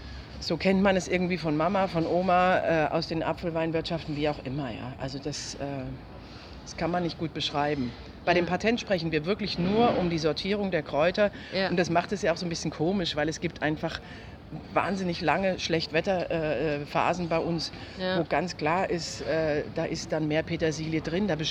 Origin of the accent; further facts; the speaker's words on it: Frankfurt, Hesse, Germany; Ich bin Frankfurterin tatsächlich.